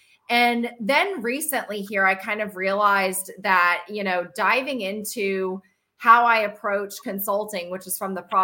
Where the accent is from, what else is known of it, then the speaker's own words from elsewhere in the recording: North Carolina, United States; And I'm also from Western North Carolina, which has the area code of 828.